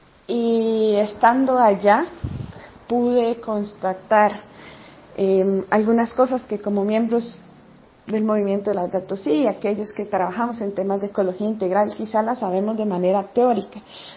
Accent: Costa Rica; soy de Costa Rica, les saludo desde la parroquia Nuestra Señora de Fátima

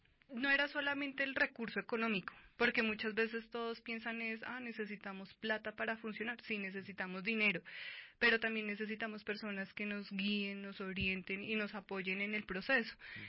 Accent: Bogotá, Colombia; si yo, como bogotana, quiero ir a la Plaza de Bolívar

